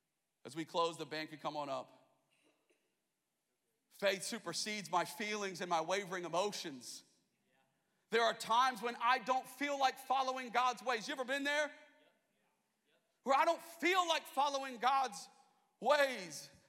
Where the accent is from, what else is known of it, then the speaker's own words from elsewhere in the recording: Penrith, New South Wales, Australia; now in United States; But I'm Australian. I was born in Penrith. I'm from there.